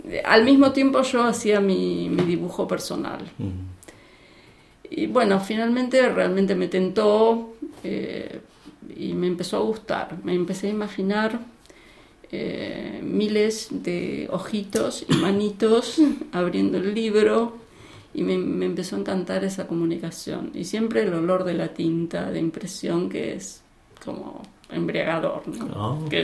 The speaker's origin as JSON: {"language": "Spanish", "country": "Argentina", "tie": "born or raised there", "lives_now": "United States", "said": "me propuso que escribiera un libro con mis experiencias de chica en Argentina."}